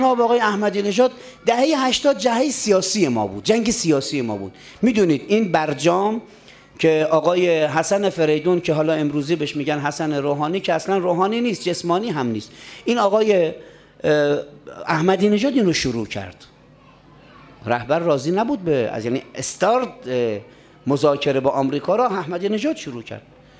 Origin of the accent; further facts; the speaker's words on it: Qom, Iran; من اصالتاً اهل قم هستم.